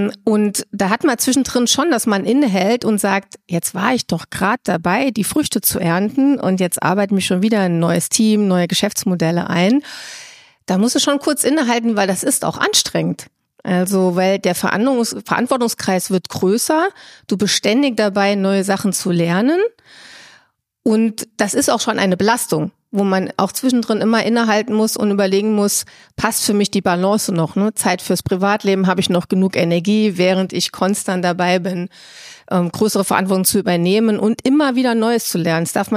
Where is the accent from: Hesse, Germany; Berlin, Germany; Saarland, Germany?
Saarland, Germany; Holz; meine Eltern sind ja beide Saarländer und ich bin in Saarland dann groß geworden, in Holz bei Saarbrücken. Und ehrlich gesagt, habe ich vor 20 Jahren gesagt, ich verlasse dieses wunderbare Saarland und gehe in die große Welt. So, und jetzt bin ich wieder hier.